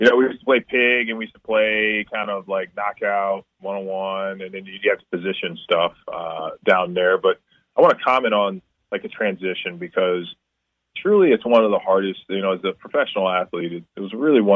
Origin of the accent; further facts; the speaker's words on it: Kankakee, Illinois, United States; I'm from Kankakee, Illinois, so most people don't know where that's at, but shout out to Kankakee.